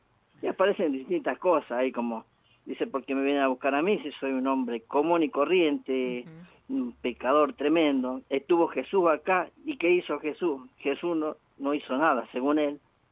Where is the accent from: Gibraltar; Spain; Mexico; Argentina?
Argentina; Angaco, San Juan; la historia de mi pueblo de Angaco, en la provincia de San Juan, la evolución de mi vida como niño, joven, mi paso por el servicio militar obligatorio, uh-huh, Guerra de Malvinas, y después también mi venida al sur.